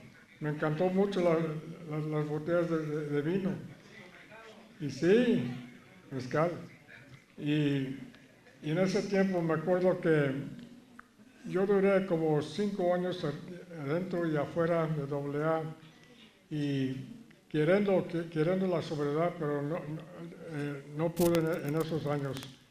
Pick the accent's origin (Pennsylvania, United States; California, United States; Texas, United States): California, United States; Los Angeles; born there; Originalmente yo nací en Los Ángeles, California